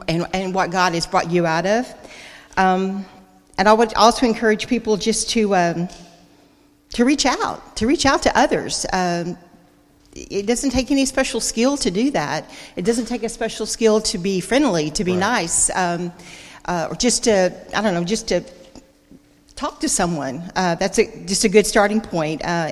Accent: Texas, United States; I'm actually from Texas, from the Denton Church, the Village Church in Denton.

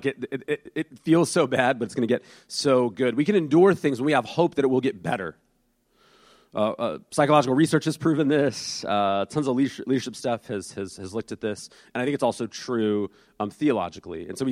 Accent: Boston, Massachusetts, United States; my family, we're from the Boston area, and we love sports too much.

